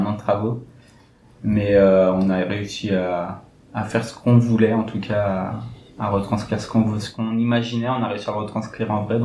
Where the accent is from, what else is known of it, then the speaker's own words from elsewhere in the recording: La Roche-sur-Yon, Pays de la Loire, France; Je suis né à La Roche-sur-Yon. J'ai passé toute mon enfance à La Roche-sur-Yon.